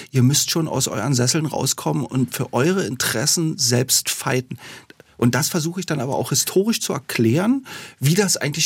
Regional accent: Berlin, Germany; ich endlich meine Heimatstadt Berlin in Gänze betreten konnte

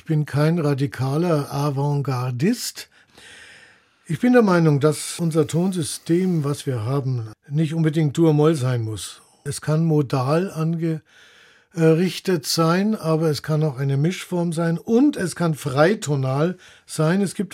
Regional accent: Regensburg, Bavaria, Germany; also born or lived in Breslau, Poland; Aufgewachsen bin ich in Regensburg, weil ich bin in Breslau geboren, 43.

